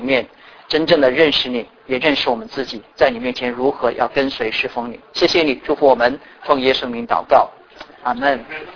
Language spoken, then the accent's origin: Chinese; China; now in United States; 我是大陆出生的，在大陆成长的，然后来到美国。那在大陆呢，你们知道那个背景，我们都是无神论下面的。